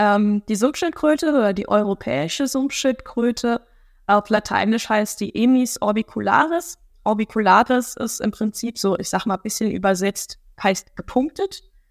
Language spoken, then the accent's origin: German; Mainz, Rhineland-Palatinate, Germany; Und dann hatte sich gerade eine Stelle hier in meiner alten Heimat in Mainz aufgetan.